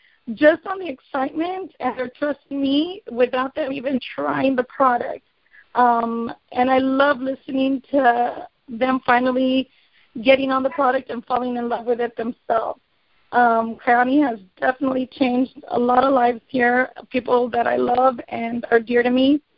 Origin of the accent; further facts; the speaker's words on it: McAllen, Texas, United States; I'm from McAllen, Texas, about 60 miles north of the Mexico border, so south Texas.